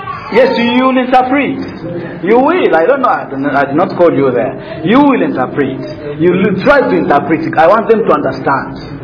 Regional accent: Lira, Northern Region, Uganda; It has just killed a friend of mine that I grew up with in Lira.

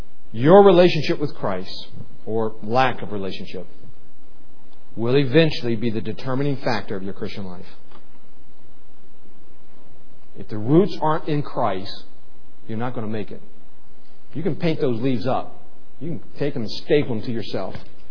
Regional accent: West Virginia, United States; I'm from West Virginia. There were guns in cars.

